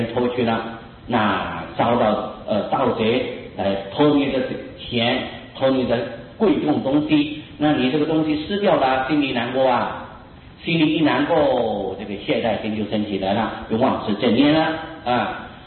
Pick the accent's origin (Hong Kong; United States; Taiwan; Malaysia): Taiwan; 我们台湾人都是福报很大，四十几年来没有这种情形啊